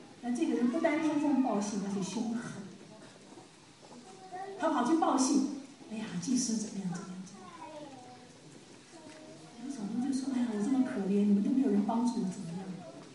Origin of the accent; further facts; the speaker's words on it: China; moved away; 我来这里38年，30多年前就有人告诉我，他以前都是规规矩矩的排队，听懂吗？我申请的排队，自从我们中国人来了以后，就都不一样了。